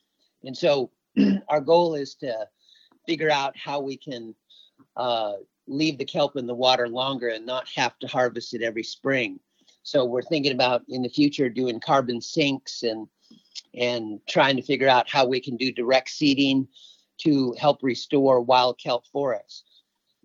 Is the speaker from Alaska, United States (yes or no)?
yes; Alaska, United States; an Eyak Athabaskan native from the Copper River Delta and Prince William Sound region in Alaska. And I'm from the Eagle Clan.